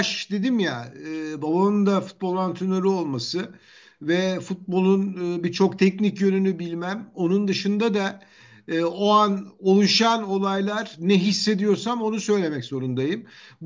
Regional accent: Ankara, Turkey; born there; Tabii Ankara'da doğdum. Ankara Bahçeli Evler.

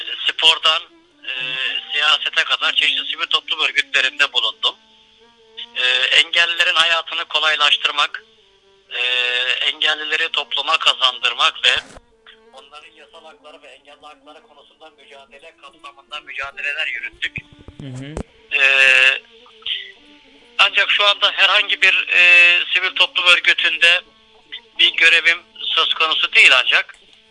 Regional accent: Akşehir, Konya, Turkey; born there; ben 1982 Konya Akşehir doğumluyum. Hı hı. Şu anda Akşehir'de ikamet etmekteyim.

